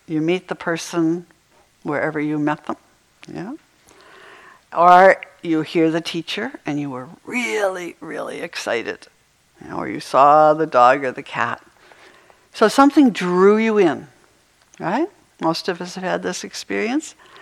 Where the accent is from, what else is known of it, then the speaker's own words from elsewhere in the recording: Maine, United States; just like I used to have snow days when I was growing up in Maine